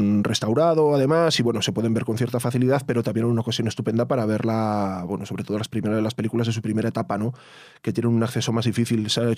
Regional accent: San Sebastián, Basque Country, Spain; born there; Yo soy nacido en San Sebastián en el año 73

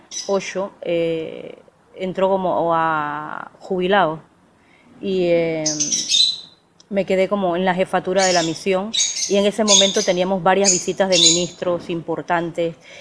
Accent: Santiago, Veraguas, Panama; born there; Yo nací en el interior de Panamá, la ciudad se llama Santiago.

